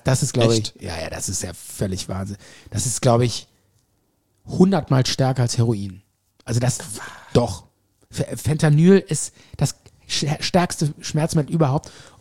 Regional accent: Bonn, North Rhine-Westphalia, Germany; also born or lived in England; die Engländer meinten immer so, wo kommst du her? Ich so, Bonn.

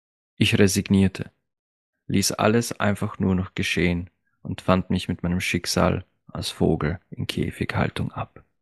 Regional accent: Austria; Matura ist bei uns in Österreich das Abitur

